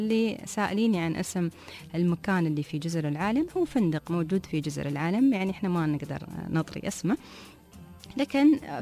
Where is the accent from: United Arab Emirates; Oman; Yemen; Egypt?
United Arab Emirates